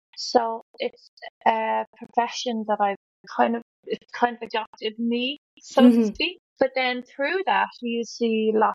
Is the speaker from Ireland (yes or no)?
yes; Ireland; I grew up in Ireland.